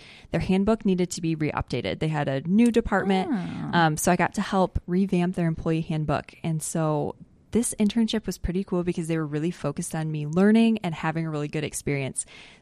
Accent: Concord, Michigan, United States; now in Grand Rapids, United States; Yeah, so I'm originally from Concord, Michigan, and about 5 or 6 years ago, I moved up to Grand Rapids to go to Grand Valley.

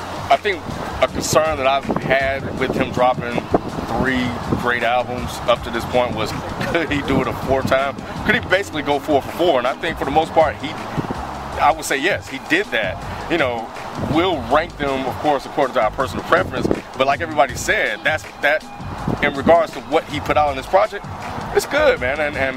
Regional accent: Meridian, Mississippi, United States; I'm a rapper, man. I'm from Meridian, Mississippi, just like him. So I'm gonna definitely support Mississippi.

